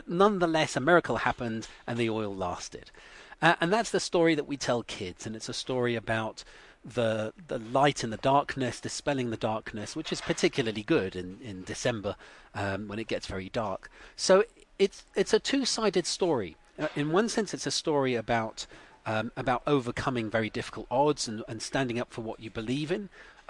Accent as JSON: {"language": "English", "country": "United Kingdom", "said": "because I'm British, we often have different words."}